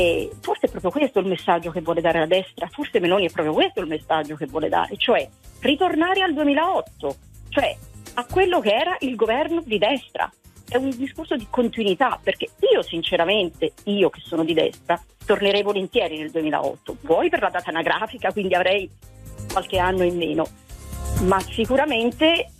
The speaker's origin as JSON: {"language": "Italian", "town": "Florence", "region": "Tuscany", "country": "Italy", "said": "Allora, io sono della Toscana."}